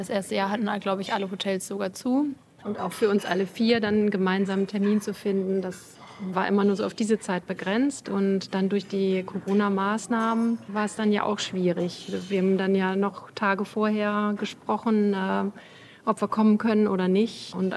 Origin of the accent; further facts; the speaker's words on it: Bielefeld, North Rhine-Westphalia, Germany; Wir kommen aus dem Raum Bielefeld in Ostwestfalen-Lippe